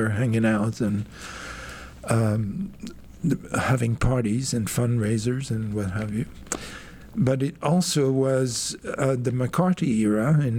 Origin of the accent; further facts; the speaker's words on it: Mexico City, Mexico; English is a second language; moved away as an adult; now in United States; But I came from Mexico City, and my studies, my diplomas didn't translate, and I had to start college all over again.